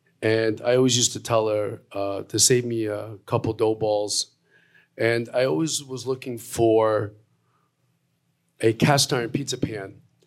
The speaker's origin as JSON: {"language": "English", "town": "Bridgeport", "region": "Connecticut", "country": "United States", "tie": "born or raised there", "also_born_or_lived": "Montreal, Canada", "said": "So I'm originally from Montreal, moved to Bridgeport in 1972. Grew up in Bridgeport for a good part of my life. Then we moved to Trumbull."}